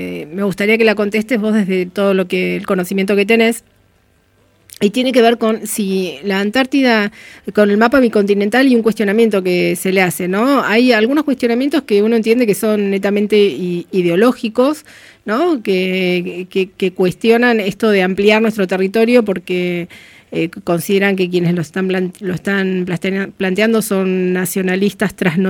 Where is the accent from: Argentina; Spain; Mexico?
Argentina